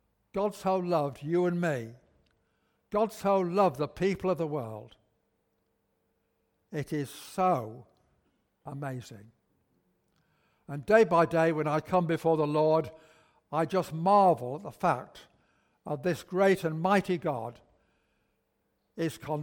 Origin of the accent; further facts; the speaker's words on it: Manchester, North West England, United Kingdom; I was brought up in South Manchester, and I was taken to a Sunday school in a small Methodist church.